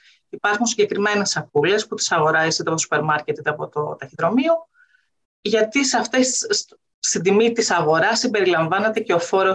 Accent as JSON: {"language": "Greek", "region": "Zurich", "country": "Switzerland", "second_language": "Greek", "said": "αν βρεθείς σε περιοχή της Ελβετίας, που εγώ είμαι από τη Ζυρίχη, αν πάω στη Γενέβη, που δεν ξέρω γαλλικά"}